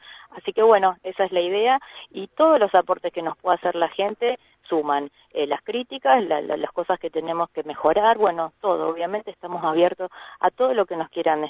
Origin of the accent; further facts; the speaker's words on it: Pinamar, Buenos Aires Province, Argentina; Yo soy nacida acá en Pinamar, yo nací en el año 76 y me ausenté un par de años cuando estuve estudiando afuera. Después viví toda mi vida acá.